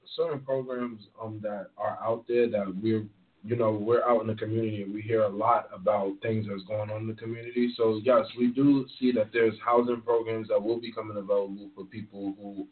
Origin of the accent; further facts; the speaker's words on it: New York, United States; accent: New York; Okay. I'm from New York.